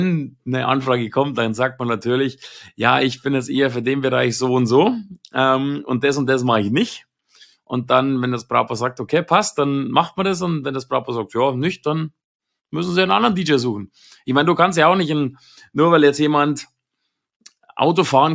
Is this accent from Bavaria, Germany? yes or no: yes; Ingolstadt, Bavaria, Germany; ich habe gesagt, ich komme aus Ingolstadt